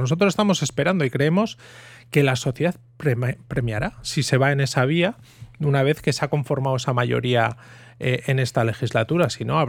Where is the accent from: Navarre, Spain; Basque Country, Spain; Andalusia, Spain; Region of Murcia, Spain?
Basque Country, Spain; la sociedad vasca no son, los vascos o las vascas, no somos mejores ni peores, somos diferentes, tenemos una sociedad diferente que percibe las cosas de manera diferente y vota diferente.